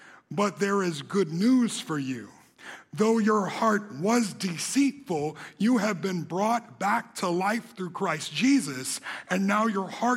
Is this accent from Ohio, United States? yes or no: no; Gaston, South Carolina, United States; And the image of that makes me think of my life growing up in Gaston, South Carolina. I was like a little redneck who didn't know nothing.